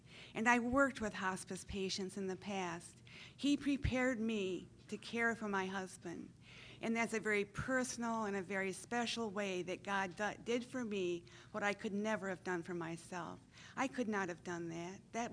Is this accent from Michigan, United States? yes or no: yes; Muskegon, Michigan, United States; I'm from Muskegon, Michigan.